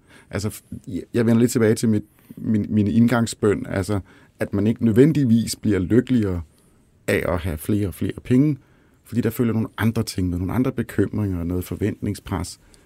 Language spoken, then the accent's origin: Danish; Zealand, Denmark; jeg er fra Lolland.